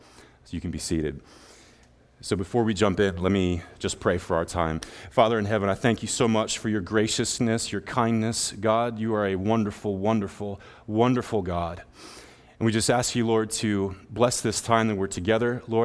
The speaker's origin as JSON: {"language": "English", "town": "Birdsboro", "region": "Pennsylvania", "country": "United States", "tie": "born or raised there", "said": "come all the way to my hometown in Birdsboro, pick me up, take me here to church"}